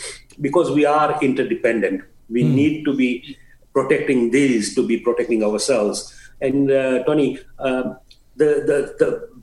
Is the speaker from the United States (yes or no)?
no; Kenya; moved away as an adult; Yes, so as you mentioned, I came from Kenya at the age of about, I was 18, I think, 18 or 19.